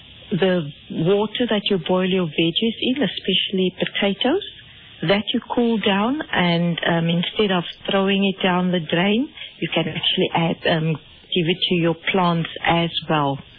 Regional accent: Cape Town, Western Cape, South Africa; Well, I'm from Cape Town.

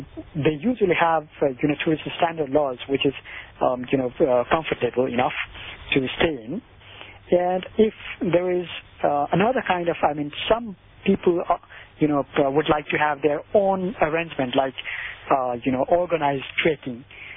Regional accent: Nepal; English is a second language; Our currency is called Nepalese rupee, as Indian also called rupee, and our Nepalese rupee.

